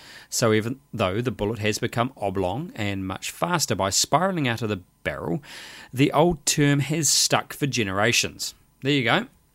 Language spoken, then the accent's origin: English; New Zealand; Me as a New Zealander gives me access.